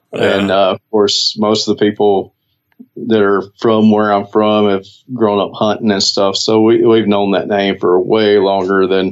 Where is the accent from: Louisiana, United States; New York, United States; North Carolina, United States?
Louisiana, United States; So I grew up in Northeast Louisiana.